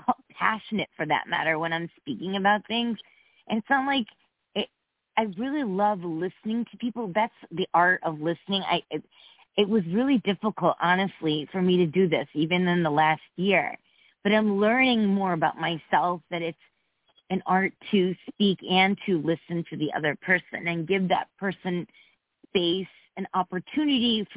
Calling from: Connecticut, United States; from Connecticut.

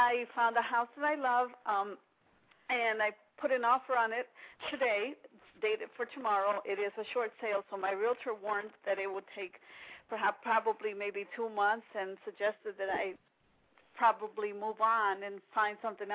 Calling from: Chicago, Illinois, United States; from Chicago.

